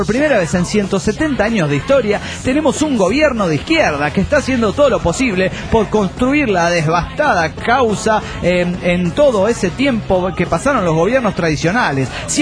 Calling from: Delta, Colorado, United States; de Delta, Colorado.

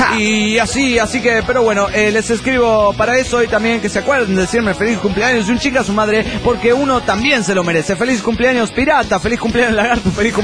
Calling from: Guadalajara, Jalisco, Mexico; de Guadalajara, Jalisco, México.

